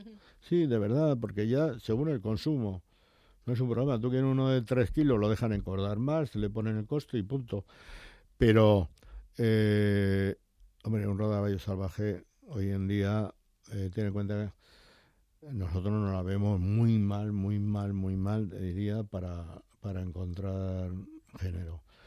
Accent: Madrid, Community of Madrid, Spain; yo soy de Madrid, pero vamos, yo nací en Lavapiés, que es un sitio muy bonito, encantador, pero mis padres son de allí y tal, mi padre.

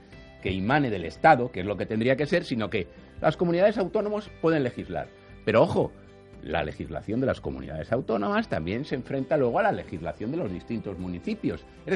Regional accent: Asturias, Spain; mira, yo soy asturiano y te voy a contar un caso que es verídico.

